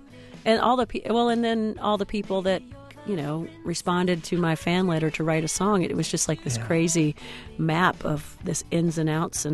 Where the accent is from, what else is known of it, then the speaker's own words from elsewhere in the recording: North Carolina, United States; My mom pointed out, I guess, when in growing up in North Carolina on Mother's Day, if your mother was alive, you'd have a red rose, and if she was deceased, you'd bring a white rose to church.